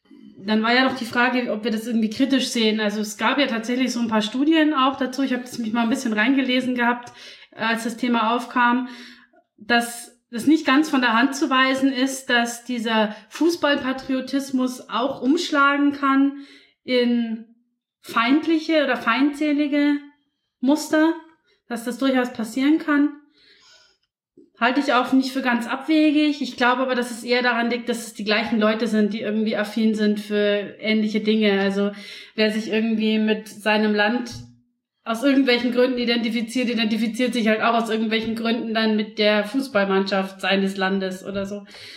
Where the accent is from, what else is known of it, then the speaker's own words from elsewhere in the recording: Passau, Bavaria, Germany; Ich bin ja in Passau aufgewachsen und meine Eltern wohnen nicht direkt im Stadtkern, sondern ganz kleines bisschen außerhalb, 10 Kilometer bis zur österreichischen Grenze.